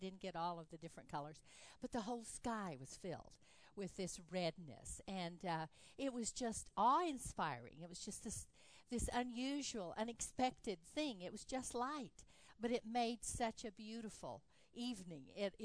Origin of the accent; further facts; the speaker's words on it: Tucson, Arizona, United States; When I was a child, I grew up in Tucson, Arizona. That's very far south. It's almost to the Mexico border.